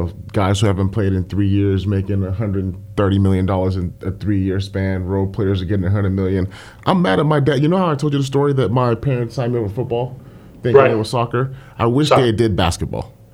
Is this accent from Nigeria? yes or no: yes; Nigeria; I grew up in Nigeria. I spent, like, the early part of my childhood there.